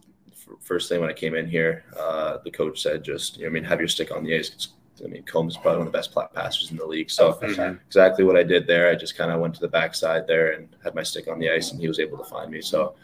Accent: Windsor, Ontario, Canada; Growing up in Windsor, it's so close to Detroit and the history that they had in Detroit

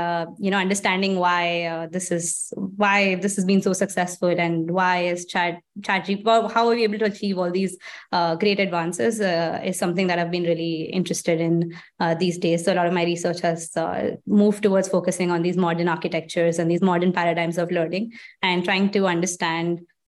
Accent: India; moved away as an adult; now in United States; I grew up in India. I did my undergrad in India in IIT Delhi. And after that, I moved to the US to start my PhD. And this was in the year of 2015

